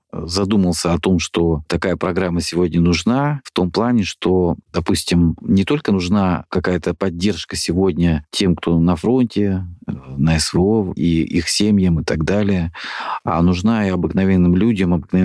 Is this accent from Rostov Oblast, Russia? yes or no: yes; Shakhty, Rostov Oblast, Russia; я родом из Ростовской области, из города Шахты